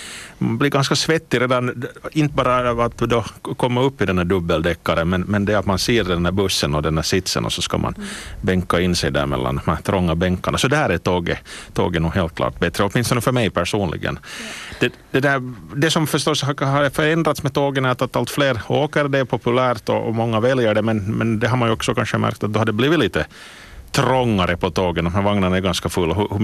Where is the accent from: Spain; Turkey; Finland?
Finland; Uusimaa; now in Turku, Finland; en som är född och uppvuxen i Västnyland så håller jag förstås på kustbanan